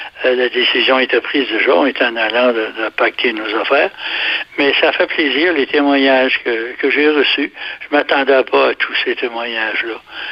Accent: Gaspé, Quebec, Canada; C'est que j'ai passé ma vie, disons, à Gaspé. Je suis né à Gaspé. Et j'ai toujours demeuré ici.

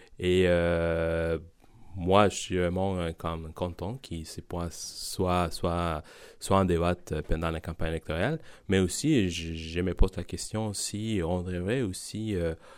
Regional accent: Medellín, Antioquia, Colombia; French is a second language; now in Quebec, Canada; Je viens de la Colombie. Ma ville natale, c'est Medellín.

